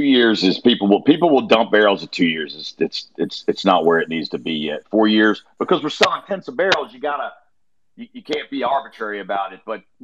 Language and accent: English; North Carolina, United States; Listen, I'm from North Carolina, so I'll go to North Carolina and hang out